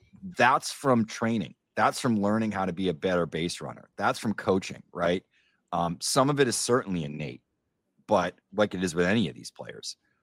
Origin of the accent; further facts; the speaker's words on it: United States; I'm not going to deny it. I'm American.